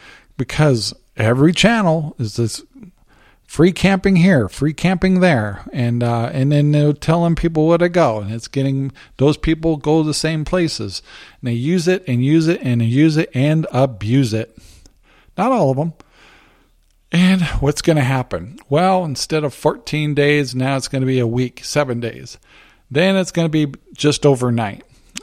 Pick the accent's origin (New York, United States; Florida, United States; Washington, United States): Washington, United States; I'm from Washington